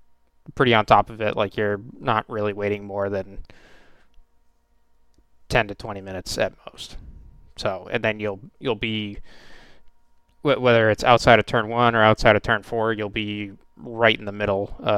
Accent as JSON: {"language": "English", "country": "United States", "said": "I am, as an American, a little biased"}